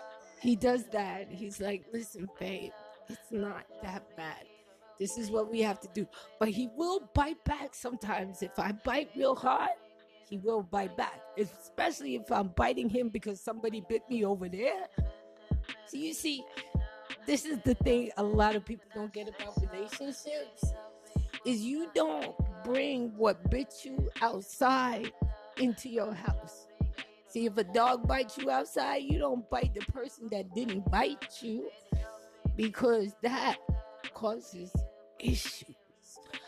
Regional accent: Jamaica; accent: patois; when I get very angry, my patois accent just...

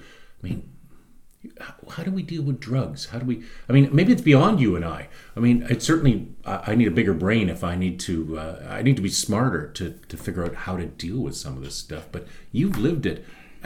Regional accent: Canada; that really as a Canadian society we should be tackling right now?

